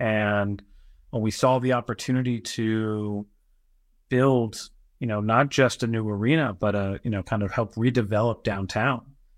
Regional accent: New York, United States; born there; So I was born in New York, went to college in Pennsylvania, went to UPenn, then went to business school at NYU

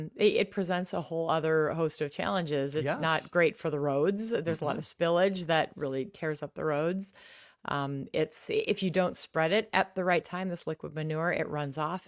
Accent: Kaukauna, Wisconsin, United States; I grew up in Kaukauna, and I hadn't been to Door County until I was an adult.

